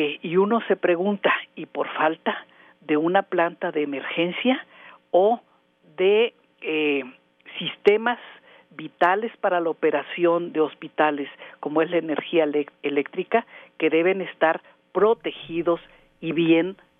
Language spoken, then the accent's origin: Spanish; Mexico; recordar que somos mexicanos